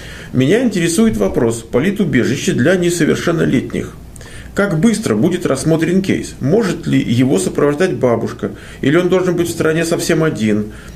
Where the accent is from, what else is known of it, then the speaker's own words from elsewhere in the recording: Donetsk, Donetsk Oblast, Ukraine; now in Russia; Я из Украины, город Донецка. Моя жена русская. Мы находимся в России.